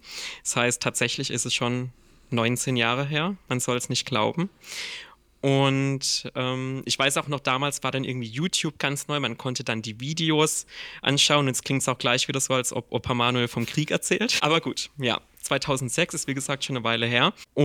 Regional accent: Southern Germany, Germany; Weil wir kommen beide aus Süddeutschland, also die Entfernung ist nicht so wahnsinnig weit weg.

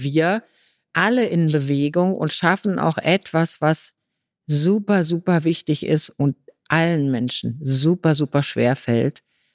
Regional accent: Berlin, Germany; born there; Ich bin in Berlin-Pankow geboren. Ich war 22, als die Mauer fiel.

